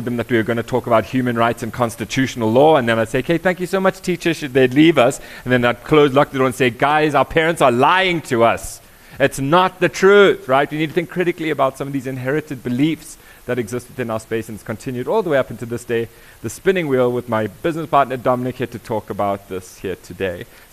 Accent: Johannesburg, Gauteng, South Africa; I grew up in Johannesburg. White male

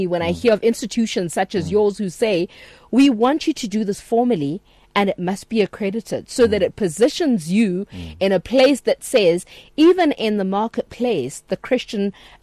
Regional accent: Eastern Cape, South Africa; I come from the Eastern Cape.

